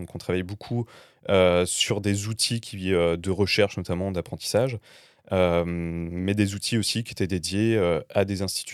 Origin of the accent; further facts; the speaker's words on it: La Rochelle, Nouvelle-Aquitaine, France; je viens de La Rochelle, donc des premières expériences dans des toutes petites agences à La Rochelle avant de rejoindre Paris.